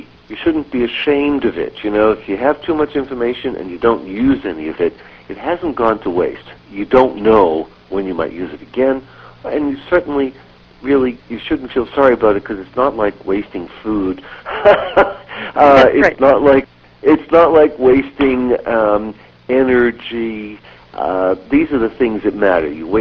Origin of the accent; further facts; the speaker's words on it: Boston, Massachusetts, United States; I wouldn't say I'm from Massachusetts necessarily. That might throw a few people. I might say I'm from Boston